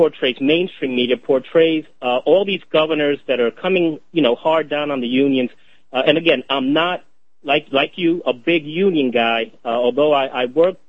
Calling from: Florida, United States; Well, like you said … from Florida, from QLPMultimedia.com.

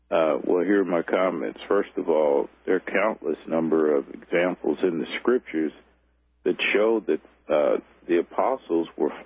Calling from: Texas, United States; Down here in Texas.

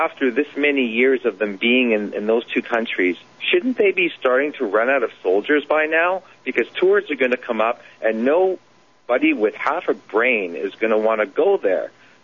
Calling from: Canada; now remember, I'm a Canadian, I'm calling from Canada

